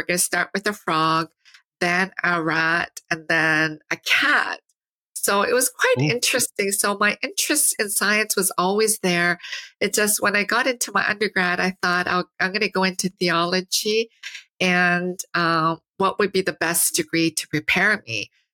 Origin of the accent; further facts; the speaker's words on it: Toronto, Ontario, Canada; I grew up in Toronto, Canada, and we had grade 13 at the time.